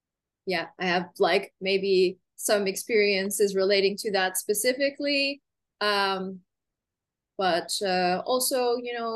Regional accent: Canada; also born or lived in Iran; I was born in Iran and I was raised in Canada since the age of two.

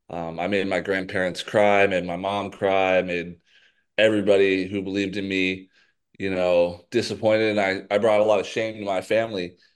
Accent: Cedar Woolley, Washington, United States; But I grew up in Washington State, a little close to Bellingham in a small town called Cedar Woolley.

